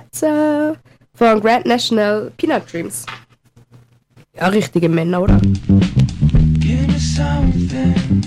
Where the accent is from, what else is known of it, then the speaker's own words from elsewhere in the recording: Tyrol, Austria; Baras sagt man bei uns in Tirol scheinbar nur, ich weiß es nicht.